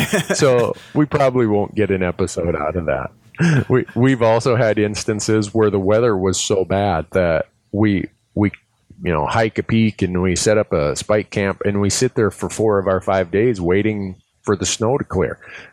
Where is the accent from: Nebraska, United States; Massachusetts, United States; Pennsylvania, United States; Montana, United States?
Montana, United States; There's places even in my home state of Montana that we've not got to.